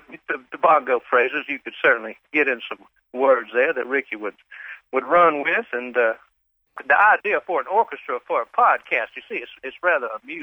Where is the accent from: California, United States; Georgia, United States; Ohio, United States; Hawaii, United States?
Georgia, United States; Dunwoody; Well, I grew up in Dunwoody, Georgia, the son of a dentist.